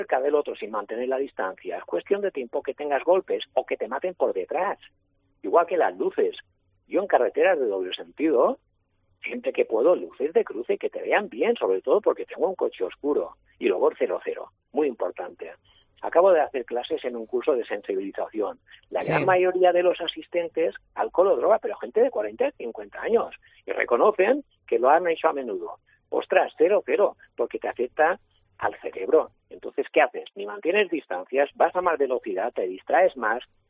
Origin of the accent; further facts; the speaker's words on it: Manacor, Balearic Islands, Spain; porque soy de Manacor.